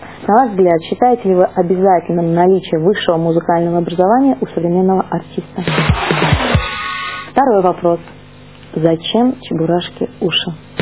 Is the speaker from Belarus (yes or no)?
yes; Belarus; Я, значит, это белоруска. Во мне это упрямство белорусское, мне кажется, вот на 100% бьет ключом во всем моем характере.